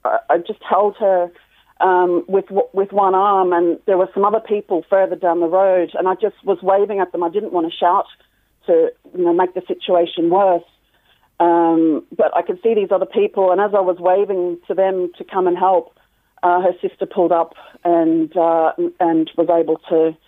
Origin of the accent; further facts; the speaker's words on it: Australia; now in Ireland; I'm actually from Australia.